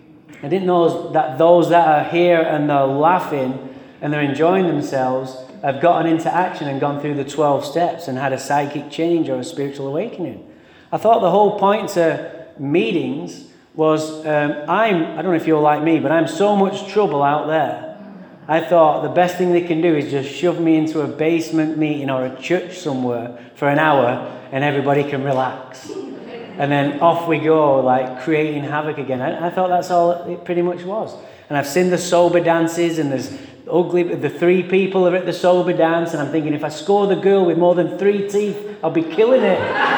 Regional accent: England, United Kingdom; now in United States; I don't know if you know this, but I'm from England. I am not having a stroke or something. Okay? I was born in England.

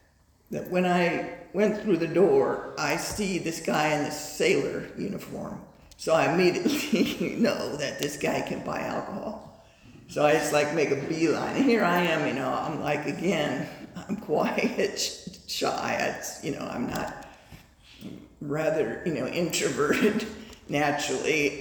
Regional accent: Covina, California, United States; And I grew up in the Covina area, San Gabriel Valley. I'm the youngest of two.

